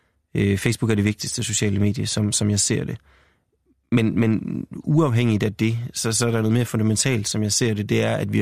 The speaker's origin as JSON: {"language": "Danish", "region": "North Denmark Region", "country": "Denmark", "said": "jeg er så selv fra Nordjylland i øvrigt"}